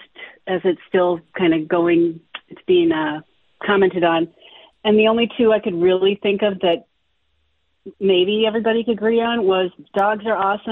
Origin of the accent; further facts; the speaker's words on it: St. Paul, Minnesota, United States; I grew up in St. Paul and we, you know, my parents and all the people that we lived around, they all had different political leanings